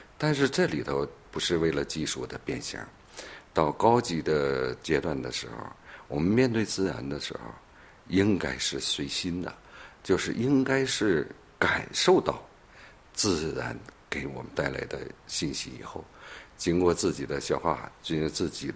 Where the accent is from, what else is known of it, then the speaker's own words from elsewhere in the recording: China; 我们中国的油画历史发展时间很短，100多年，但是呢我们中国人学习的非常严谨